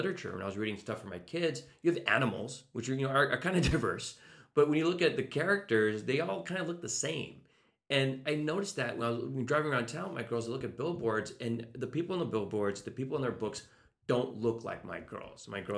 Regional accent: Carson, California, United States; You know, my background's a little different. I grew up in Carson, so I grew up right next to Compton.

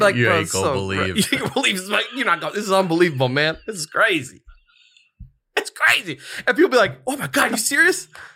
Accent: West Virginia, United States; I got to play at WVU, like my favorite team in my home state

